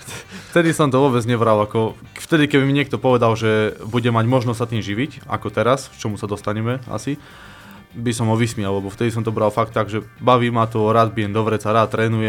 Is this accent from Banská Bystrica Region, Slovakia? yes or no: yes; Banská Bystrica, Banská Bystrica Region, Slovakia; also born or lived in Zvolen; takže ja som taký stred, že vyrastal som aj v Bystrici, aj vo Zvolene a my sme sa to sťahovali